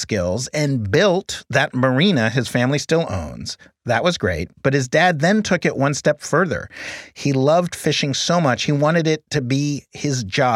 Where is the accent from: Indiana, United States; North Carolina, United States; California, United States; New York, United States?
New York, United States; New York City; So I grew up in Manhattan in New York City.